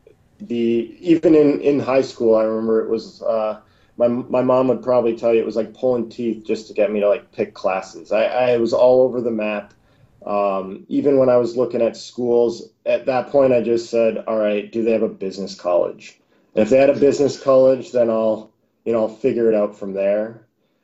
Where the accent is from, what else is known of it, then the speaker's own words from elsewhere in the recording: Sarnia, Ontario, Canada; So I grew up in Sarnia, Ontario. We had you know, a solid hockey programs there.